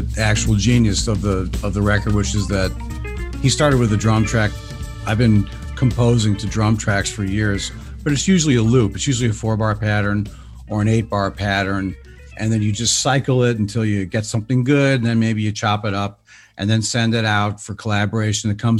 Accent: Ohio, United States; I growing up in Ohio, especially Northern Ohio, I guess we considered ourselves East Coast, but we're solidly Midwest.

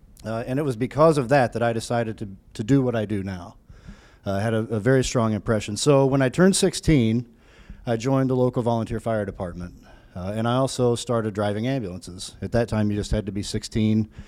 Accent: Vincennes, Indiana, United States; now in Indianapolis, United States; I grew up in Vincennes, Indiana. Has anybody here been to Vincennes by chance?

